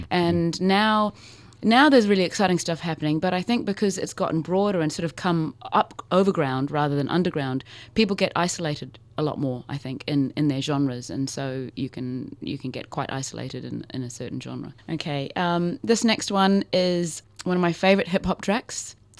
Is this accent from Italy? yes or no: no; New Zealand; I was away from New Zealand from 85 to 87, and when I came back to go to university